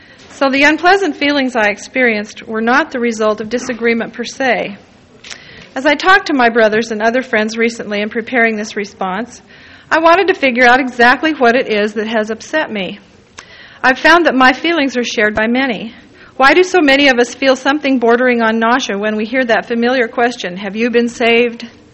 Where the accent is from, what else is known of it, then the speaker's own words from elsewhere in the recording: Pacific Northwest, United States; As I was growing up in the Pacific Northwest, I encountered a good many of what we now call born-againers among my friends at school.